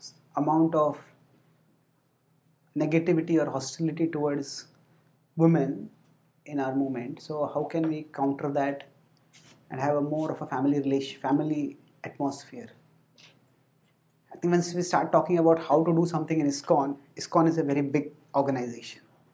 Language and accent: English; India; born there; I was born in the Indian Brahmin family.